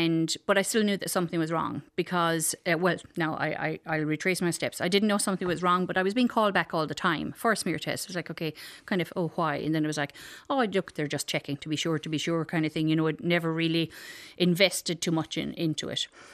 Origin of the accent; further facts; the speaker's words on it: Cadorglan, Munster, Ireland; Cadorglan, County Kerry.